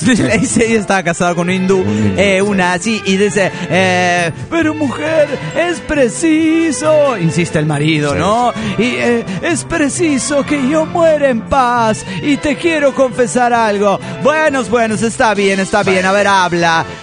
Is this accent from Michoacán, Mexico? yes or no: no; Zapopan, Jalisco, Mexico; de Zapopan, México.